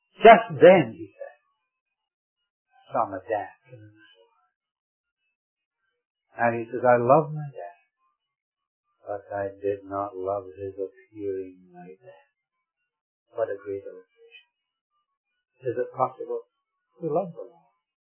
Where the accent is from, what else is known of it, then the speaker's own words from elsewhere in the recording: Scotland, United Kingdom; Being a Scot, I suppose, we arranged a means whereby they would get pocket money.